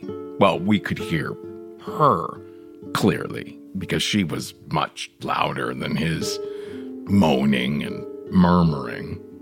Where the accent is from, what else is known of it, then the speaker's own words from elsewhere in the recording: Ohio, United States; I was polite as could be because, you know, I'm from Ohio.